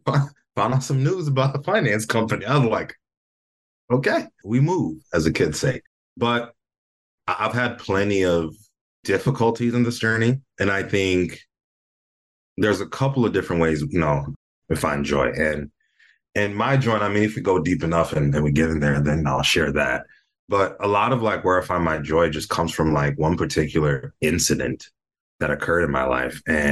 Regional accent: Michigan, United States; I grew up in Michigan. I grew up in the snow. 20 years. I did 20 years in Michigan.

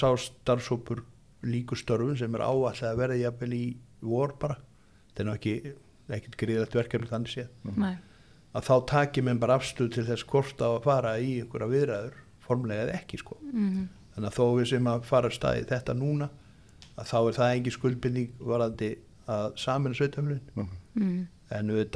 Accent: Ólafsvík, Western Region, Iceland; verandi utan að landi, eins og maður segir ég ólst upp í Ólafsvík og hérna er svona dreifbýlisstúta og bryggjupolli þaðan

